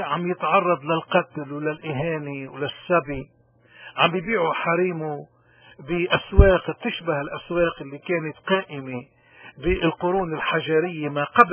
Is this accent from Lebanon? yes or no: yes; Lebanon; عندنا بلبنان 2 مليون لاجئ سوري